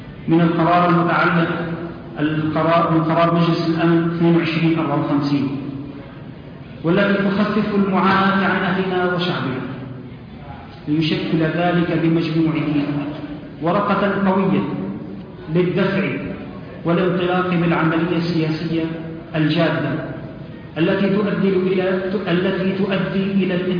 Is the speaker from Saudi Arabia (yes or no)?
no; Syria; بلدنا سوريا